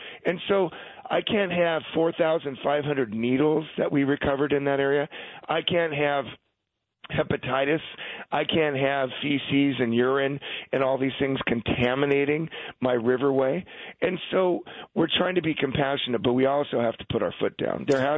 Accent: Montebello, California, United States; I grew up in L.A. I grew up in Montebello. I worked in downtown Los Angeles.

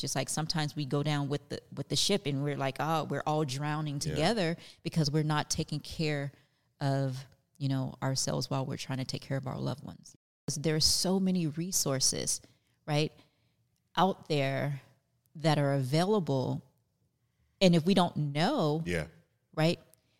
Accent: the South, United States; born there; You know, I was born in the South.

